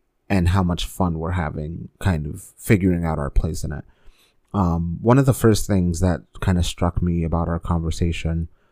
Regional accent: United States; Growing up in America, especially, you have folks who get your name wrong all the time or who kind of don't understand your culture, right?

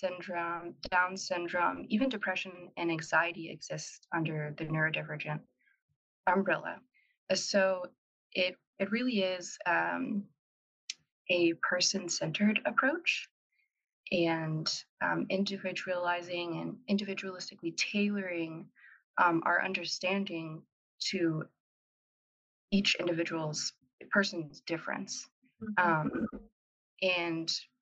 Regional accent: Georgia, United States; I'm from Georgia.

